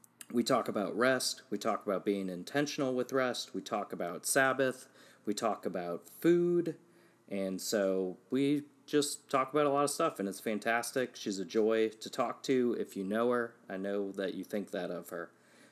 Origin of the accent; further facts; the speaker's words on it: Wisconsin, United States; moved away as an adult; I grew up in Wisconsin and then moved to Memphis, Tennessee for school.